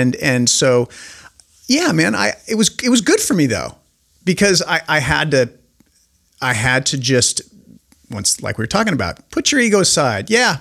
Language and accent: English; Spokane, Washington, United States; I'm this dork from Spokane, Washington.